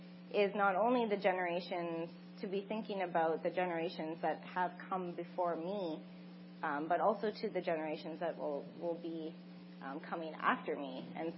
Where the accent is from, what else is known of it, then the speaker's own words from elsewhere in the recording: Sault Ste. Marie, Ontario, Canada; And I come from Bawatin, Sault Ste. Marie.